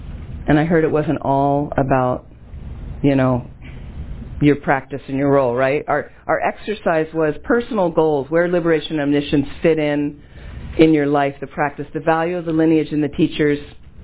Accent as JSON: {"language": "English", "country": "United States", "said": "I'm an American. I know this culture."}